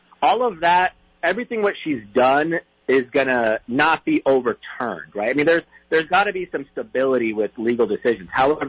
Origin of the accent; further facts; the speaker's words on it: Chicago, Illinois, United States; born there; I was born in Chicago, but my family came from Syria back in the 1980s.